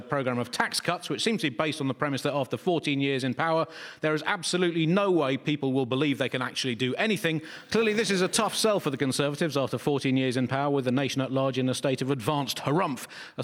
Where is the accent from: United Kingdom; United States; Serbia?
United Kingdom; England; as an English person, I have to say, I found it an excellent way to gear up for Euro 2024